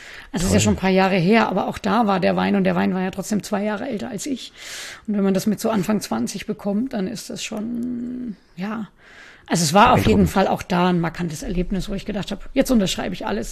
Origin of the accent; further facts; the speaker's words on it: Bavaria, Germany; ich komme aus Franken, muss ich mein R wieder rausholen. Ich habe in Nürnberg meine Ausbildung noch gemacht